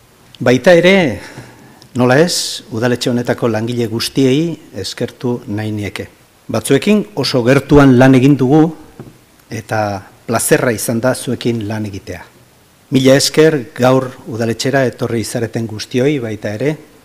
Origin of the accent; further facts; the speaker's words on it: Irun, Basque Country, Spain; Gure lehentasunak izan dira beti Irun eta irundarren beharrak. Ohore bat izan da nire herriko zinegotzi zerbitzaria izatea.